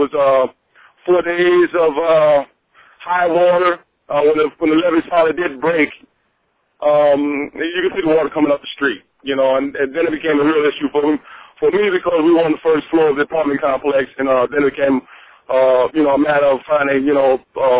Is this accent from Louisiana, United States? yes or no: yes; New Orleans, Louisiana, United States; now in Tampa, United States; I'm calling from Tampa, Florida, Temple Terrace to be exact, and I'm a lifelong resident of the 8th Ward in Gentilly area of New Orleans.